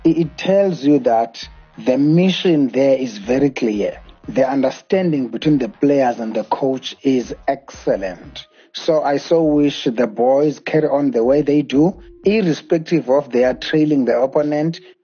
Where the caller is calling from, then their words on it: Cape Town, Western Cape, South Africa; I'm calling from Cape Town.